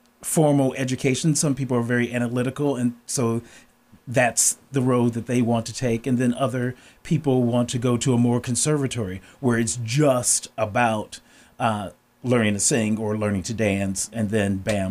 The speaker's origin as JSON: {"language": "English", "town": "Kansas City", "region": "Missouri", "country": "United States", "tie": "born or raised there", "lives_now": "New York City, United States", "said": "I grew up in Kansas City, Missouri. I now live in New York City."}